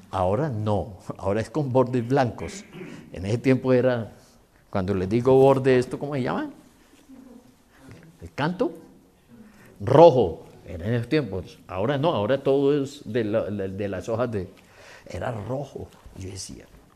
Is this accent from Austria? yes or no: no; Pamplona, Norte de Santander, Colombia; moved away as an adult; now in Bogotá, Colombia; venía de pueblo. Yo vine de Pamplona, pueblo pequeño, a estudiar aquí a Bogotá. Entonces, primero el choque fue violento de pueblerino a capitalino.